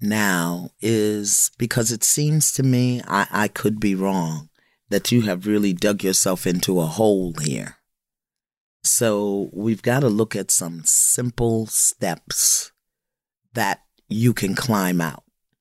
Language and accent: English; Brooklyn, New York, United States; I'm old school and I'm hardcore and I'm from Brooklyn.